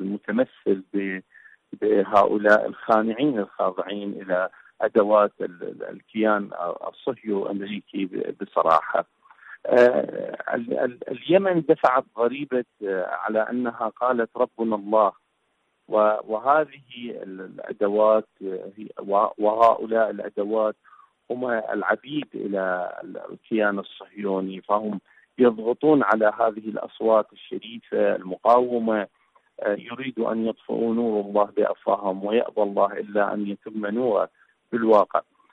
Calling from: Iraq; من العراق.

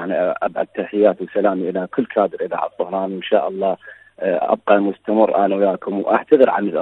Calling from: Maysan, Iraq; إحنا عندنا بالعراق يعني أكو مثلا عندنا بمحافظة ميسان البث يعني ما قاعد

